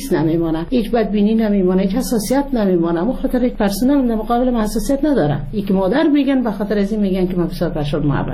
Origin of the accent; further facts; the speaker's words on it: Jowzjan, Afghanistan; در این جوزجان در ولایت ما فضل خدا یک باورمندی عمیق وجود داره